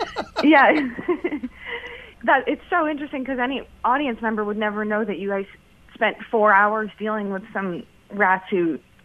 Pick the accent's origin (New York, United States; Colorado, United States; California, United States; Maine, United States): New York, United States; New York City; You know, growing up in New York City, I went to see so many people I looked up to do their solo shows